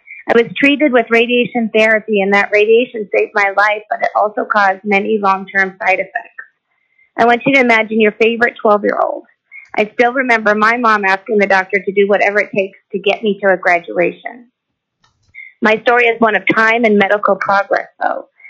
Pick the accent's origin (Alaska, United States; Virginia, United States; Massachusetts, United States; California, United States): Alaska, United States; Fairbanks; I'm a third-generation Alaskan, born and raised in Fairbanks, Alaska